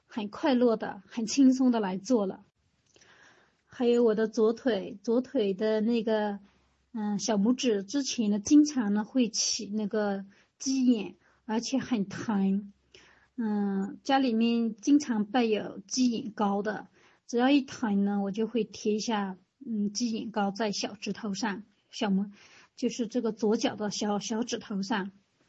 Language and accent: Chinese; Yunnan, China; 那我现在每天吃早点都是一大碗我们云南人最爱吃的炸酱米线